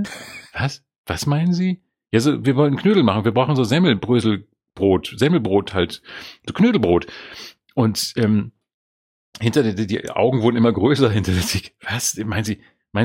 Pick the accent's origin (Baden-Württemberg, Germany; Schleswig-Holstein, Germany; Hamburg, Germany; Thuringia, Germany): Schleswig-Holstein, Germany; born there; now in Bavaria, Germany; Und ich war gebürtiger Schleswig-Holsteiner, jetzt seit 25 Jahren, glaube ich, echt 25 Jahre, Wahlbayer.